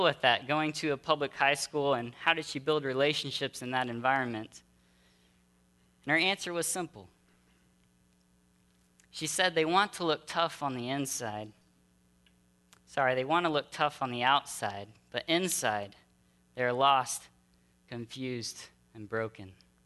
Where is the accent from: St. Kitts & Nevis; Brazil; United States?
Brazil; I know that growing up in Brazil, for me, it was soccer.